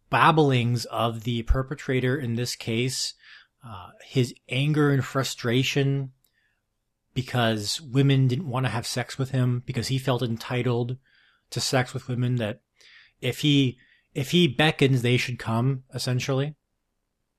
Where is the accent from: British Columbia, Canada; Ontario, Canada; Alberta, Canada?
British Columbia, Canada; Vancouver; Growing up here in Canada, growing up in Vancouver